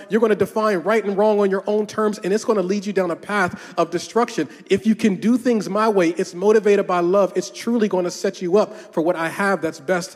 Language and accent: English; Northeast, United States; We're from the Northeast. It was freezing outside.